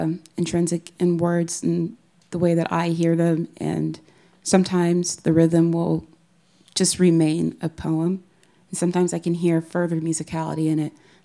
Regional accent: South Carolina, United States; I grew up in South Carolina, but I didn't start listening to them until I was about 21.

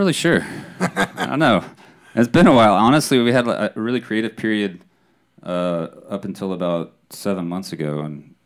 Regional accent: Houston, Texas, United States; also born or lived in Boston; I grew up in Houston, but I lived in Boston for 13 years.

